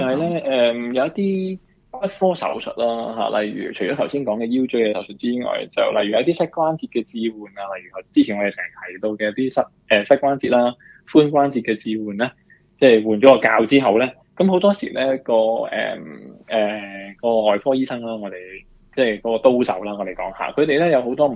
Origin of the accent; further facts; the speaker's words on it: China; 即系尤其我哋中国人都会咧系比较顾忌一啲嘅。